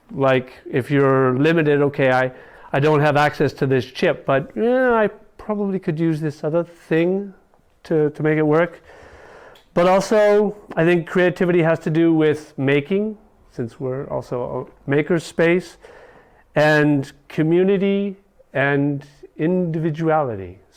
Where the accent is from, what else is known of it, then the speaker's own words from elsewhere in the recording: Puerto Rico; born there; I was born in Puerto Rico and lived in about 9 different countries.